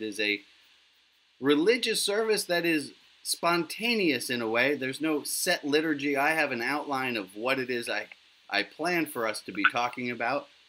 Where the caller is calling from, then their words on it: Bend, Oregon, United States; I am today broadcasting from Bend, Oregon, B-E-N-D, Oregon.